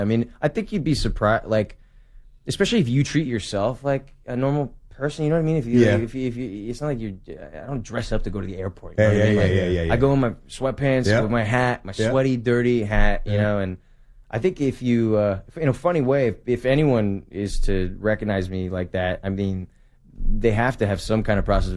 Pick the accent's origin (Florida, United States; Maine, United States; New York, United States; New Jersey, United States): New Jersey, United States; Springfield; New Jersey, in Springfield.